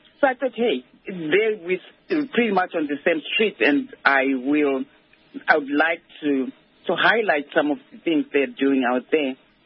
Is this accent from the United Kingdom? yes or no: no; Mutoko, Mashonaland East, Zimbabwe; now in Canada; I've always wanted to do something to raise awareness of what's happening in my hometown in Zimbabwe, Mutoko. That's where I'm from.